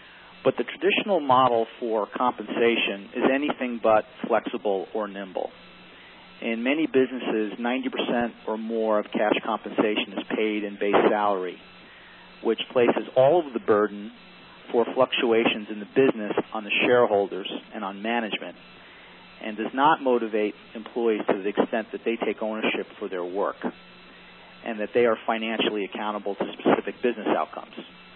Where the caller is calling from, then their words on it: Valencia, California, United States; I'm calling today from Valencia, California, where it is a breezy 105 today.